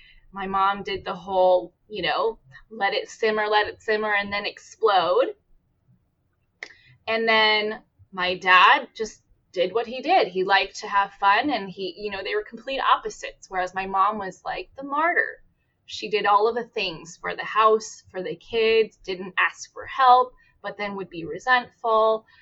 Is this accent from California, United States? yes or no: yes; California, United States; I'm also in California, not too far away from Marissa, and born and raised in the Bay Area.